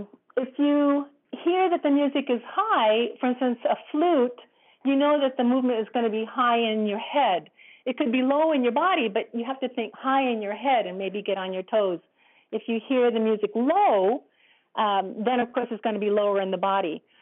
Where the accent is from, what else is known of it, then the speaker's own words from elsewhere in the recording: United States; of course, I'm an American and I was feeling the music the way a Westerner or the way I would feel the music as I had been brought up in a Western culture.